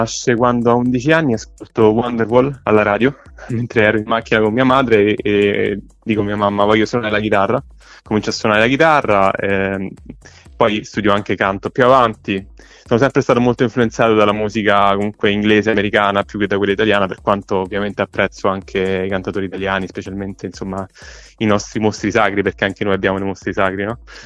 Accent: Rome, Lazio, Italy; io sono di Roma e suono spesso in giro, nei locali qui a Roma.

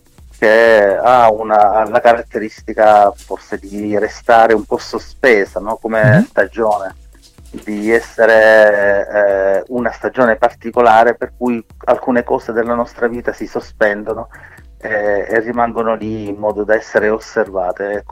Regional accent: Apulia, Italy; in particolare della mia terra, il Salento

